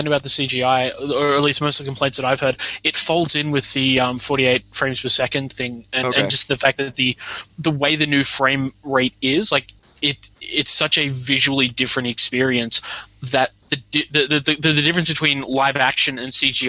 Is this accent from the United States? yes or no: no; Australia; Okay, no, I'm Australian.